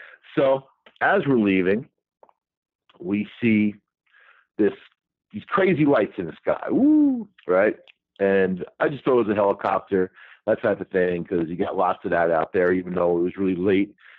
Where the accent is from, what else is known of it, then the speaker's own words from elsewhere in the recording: New York, United States; growing up on Long Island, I know about Fisher's Island